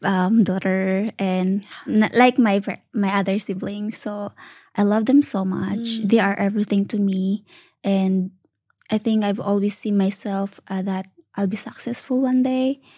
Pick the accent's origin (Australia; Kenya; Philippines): Philippines; Mindanao; In Philippines, I grew up in Mindanao, in a mountain with my family.